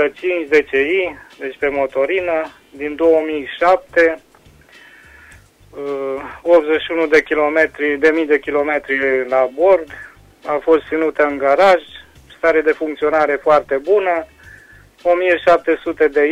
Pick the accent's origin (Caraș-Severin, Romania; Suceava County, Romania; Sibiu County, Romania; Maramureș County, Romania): Caraș-Severin, Romania; Reșița; Sunt din Reșița